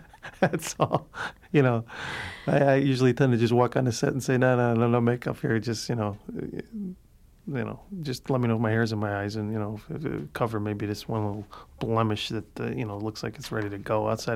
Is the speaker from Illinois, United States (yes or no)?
yes; Cicero, Illinois, United States; born or raised there